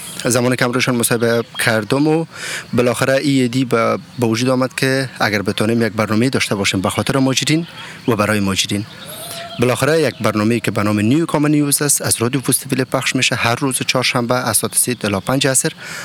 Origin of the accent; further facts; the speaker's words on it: Afghanistan; now in Tübingen, Germany; و اصلا از افغانستان آمدیم و مدت 3 سال میشه که آلمان زندگی میکنم